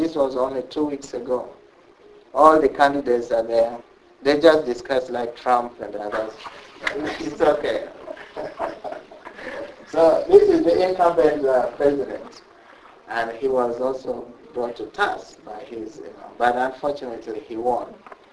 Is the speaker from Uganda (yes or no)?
yes; Uganda; I'm from Uganda.